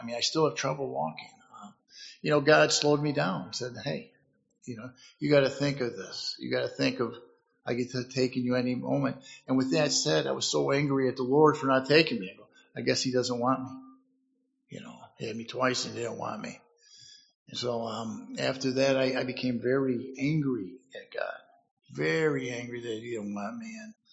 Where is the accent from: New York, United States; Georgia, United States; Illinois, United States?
Illinois, United States; Chicago; I'm 59 years old. I'm from Chicago, Illinois. Raised Irish Catholic, good family.